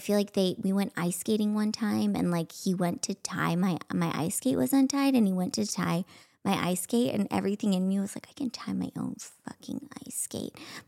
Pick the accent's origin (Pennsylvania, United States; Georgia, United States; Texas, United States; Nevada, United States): Texas, United States; Like I'm from Texas. I'm very Christian.